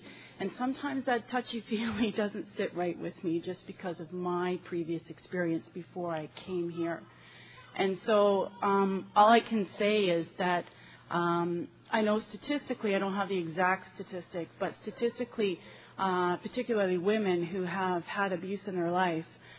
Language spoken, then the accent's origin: English; Toronto, Ontario, Canada; I'm an alcoholic from Toronto.